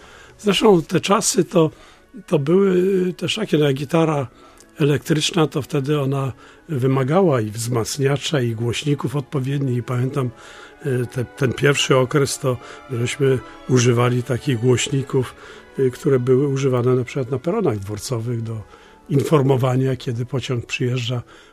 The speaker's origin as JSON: {"language": "Polish", "region": "Pomeranian Voivodeship", "country": "Poland", "said": "On wiedział, że ja jestem stąd"}